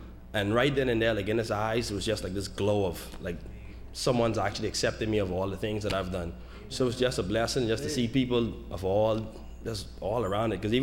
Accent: Bahamas; I'm from the Bahamas.

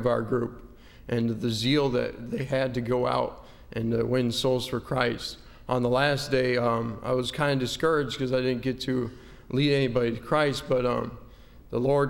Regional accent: Fountain, Colorado, United States; I'm from Fountain, Colorado.

